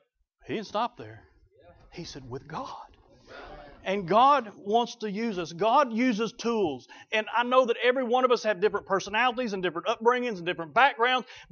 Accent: Oklahoma, United States; I grew up in Oklahoma on a farm. Both my granddads were farmers.

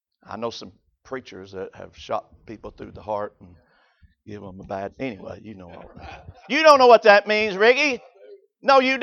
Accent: Knoxville, Tennessee, United States; But when every time I come through Knoxville, my hometown, I see an exit.

